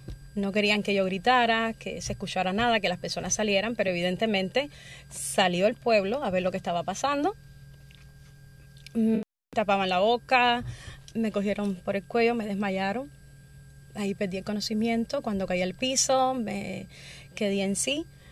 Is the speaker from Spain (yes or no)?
no; Quivicán, Mayabeque, Cuba; En la marcha de mi pueblo, Kivikán, Mayabeque, empezamos por las calles